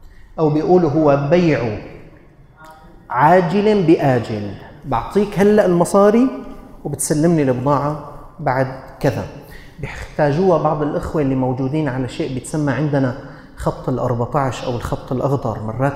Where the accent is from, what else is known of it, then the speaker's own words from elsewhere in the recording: Syria; لأنه الصيف 4 أشهر عندنا في سوريا